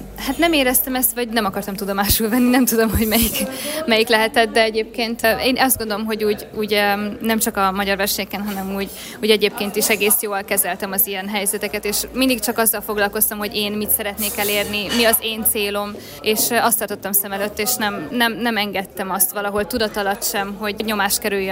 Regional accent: Debrecen, Hajdú-Bihar, Hungary; born there; hiszen én ott születtem Debrecenben, ott volt az egész családom

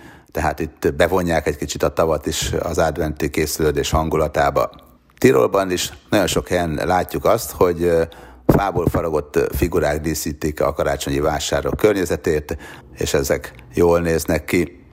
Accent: Sopron, Győr-Moson-Sopron, Hungary; born there; ugye Sopronban születtem, Sopron vármegyei, apai ágon szinte mindenki nálunk.

